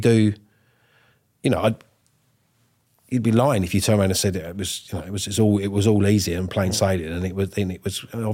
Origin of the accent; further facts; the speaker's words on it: Wandsworth, London, United Kingdom; You know, I came from Wandsworth. At that time I was living in West Norwood. And then I moved out to the country.